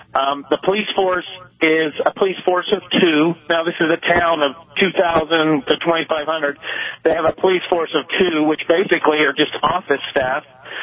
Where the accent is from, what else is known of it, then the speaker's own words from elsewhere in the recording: Utah, United States; I'm originally from Utah, one of the many up here working in the field, and a small town right next to the town that I live in southern Utah.